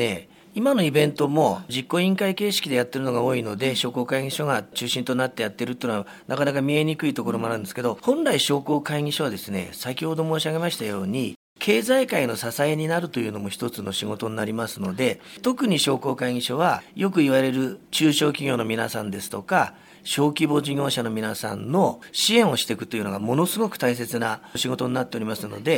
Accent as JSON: {"language": "Japanese", "region": "Hokkaido", "country": "Japan", "tie": "born or raised there", "lives_now": "Fujisawa, Japan", "said": "こちらの方に転居してまいりまして、それ以降はですね、一度も藤沢を出たことないんですが、それまで北海道で育ってまいりました。"}